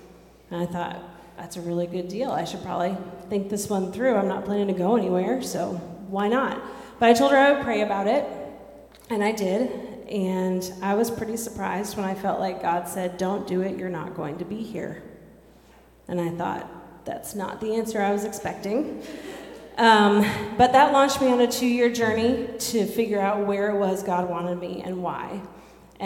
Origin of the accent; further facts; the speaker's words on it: Freeport, Maine, United States; I'm Tress's wife. I grew up in Freeport, lived there pretty much my whole life, and went to Gordon College in Massachusetts and just waited for the moment to move back to Maine.